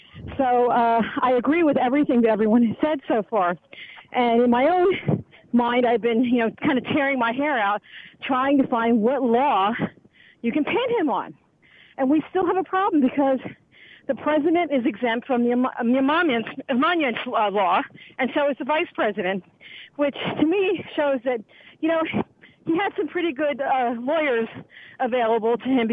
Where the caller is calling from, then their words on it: New York City, New York, United States; I'm live from Central Park. It's gorgeous here.